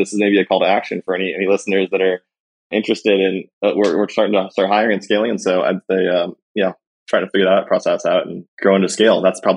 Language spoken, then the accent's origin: English; Santa Cruz, California, United States; now in San Francisco, United States; I grew up in Santa Cruz, California, and we had a really fun little neighborhood community.